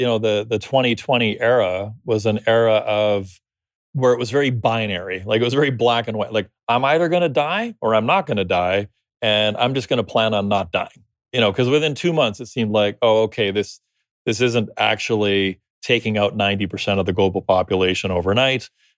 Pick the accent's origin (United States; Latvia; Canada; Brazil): Canada; born there; I live in Canada. I'm Canadian citizen. I'm born in Canada.